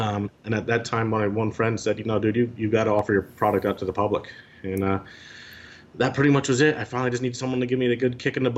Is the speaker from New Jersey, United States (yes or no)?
no; Minisink Valley, New York, United States; I grew up just in the Hudson Valley area of New York, just a little rural town called Minisink Valley, really known for its farming.